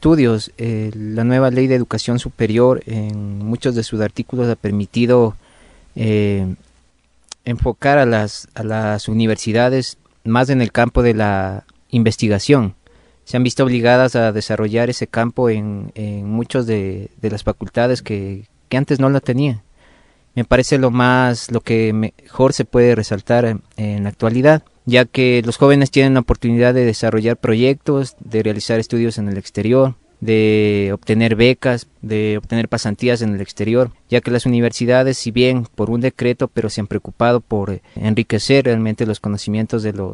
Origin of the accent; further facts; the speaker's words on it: Quito, Pichincha, Ecuador; tengo 26 años, estudié en la Politécnica Salesiana, soy de Quito, Ecuador